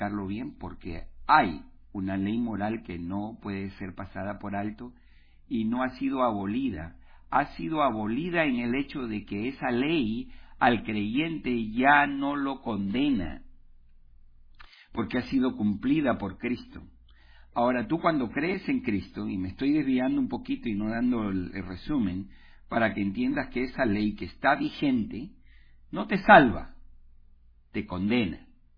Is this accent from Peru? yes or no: yes; Peru; Yo no encuentro otra gente más comerciante que el peruano, siendo yo peruano de extracción.